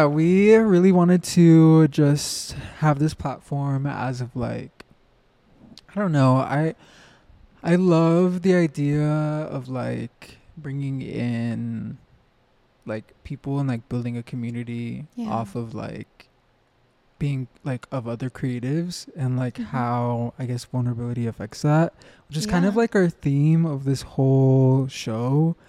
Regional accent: New Mexico, United States; And I'm like, I'm from New Mexico.

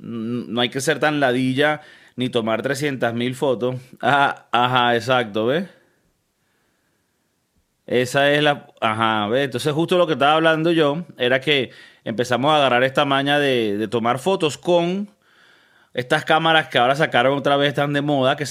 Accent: Venezuela; en la casa donde yo me crié en Venezuela

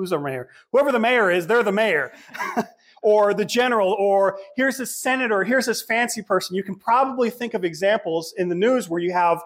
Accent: Los Angeles, California, United States; When I grew up in Los Angeles, this was a big problem, is we'd have a lot of Roman Catholics

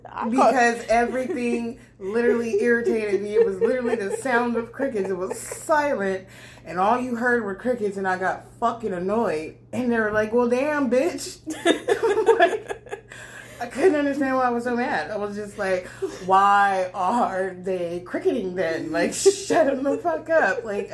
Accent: Los Angeles, California, United States; That's my hometown. You know, watching a lot of that go up in flames, it's not been easy. So, you know, we're just going to send our prayers out to Los Angeles.

